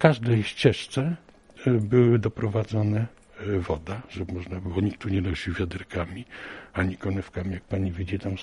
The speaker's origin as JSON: {"language": "Polish", "town": "Reszel", "region": "Warmian-Masurian Voivodeship", "country": "Poland", "tie": "born there", "said": "Poprzednio mieszkałem na ulicy Rejmonta. Urodziłem się w Reszlu w 1946."}